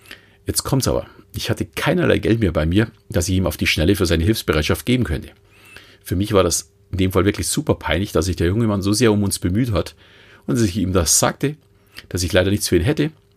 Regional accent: Munich, Bavaria, Germany; Ich bin seit 40 Jahren großer Fußballfan und als Münchner brauche ich da, glaube ich, auch kein großes Geheimnis daraus machen, dass ich für die Bayern bin.

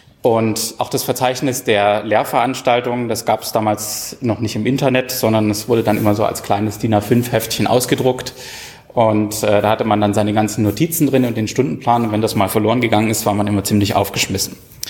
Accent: Saxony, Germany; Ich bin übrigens auch in Sachsen aufgewachsen. Und wenn ich das früher jemandem erzählt habe, dann gab es meistens immer Witze über den Dialekt, den man spricht.

